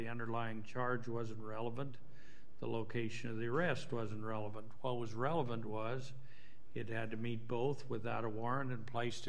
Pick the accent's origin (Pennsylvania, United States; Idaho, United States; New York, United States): Idaho, United States; and I'm from Idaho, so that may not be exactly the way you say